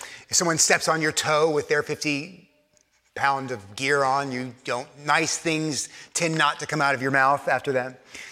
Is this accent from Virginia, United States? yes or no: no; Texas, United States; now in New York, United States; I was raised in Texas. I've lived in New York for so long that my accent, when I go down there, is off